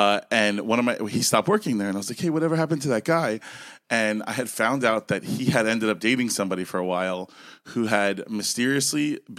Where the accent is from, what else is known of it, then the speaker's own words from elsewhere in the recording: Florida, United States; also born or lived in Brooklyn; I'm from Brooklyn, but I grew up in South Florida.